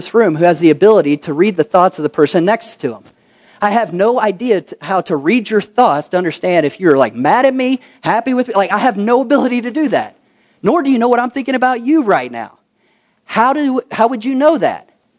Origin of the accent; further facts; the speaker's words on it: Kentucky, United States; I'm from Kentucky to where you can grow anything.